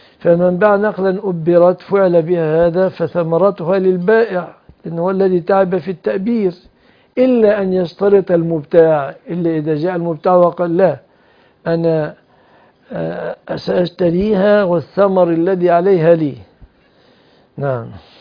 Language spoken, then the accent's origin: Arabic; Egypt; فمثلا عندنا في بلادنا مصر شجر يقال له الجميز